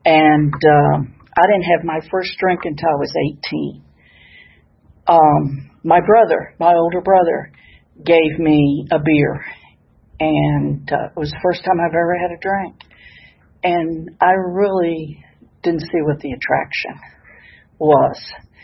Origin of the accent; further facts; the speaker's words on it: Memphis, Tennessee, United States; moved away as an adult; And I'm from Memphis, Tennessee, and I've never lived anywhere but Memphis. And we moved to Lexington, Kentucky, and it floored me.